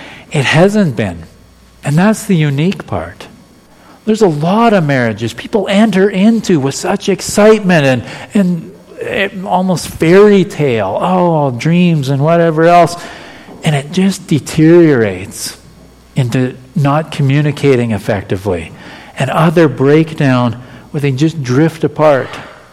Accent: Alberta, Canada; Beverly's from Ontario. I'm from Alberta. So I moved back to Alberta for me and to Alberta for Beverly and started our lives together.

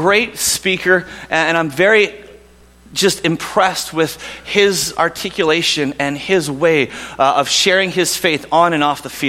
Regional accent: Vancouver, British Columbia, Canada; Growing up in Vancouver, that was the team that you would cheer for.

